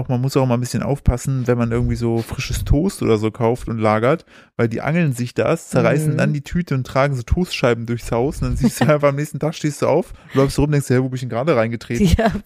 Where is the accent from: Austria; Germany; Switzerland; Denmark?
Germany; kann gar nicht sein, wir sind Deutsche.